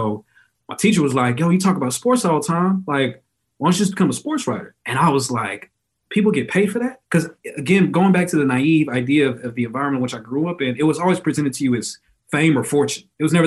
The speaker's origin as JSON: {"language": "English", "region": "Texas", "country": "United States", "tie": "born or raised there", "said": "Because, you know, growing up in Texas, they come to your high schools with the Hummers."}